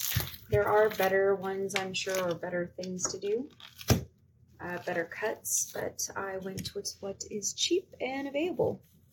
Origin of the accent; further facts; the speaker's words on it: the South, United States; I'm from the South and it's a big thing here.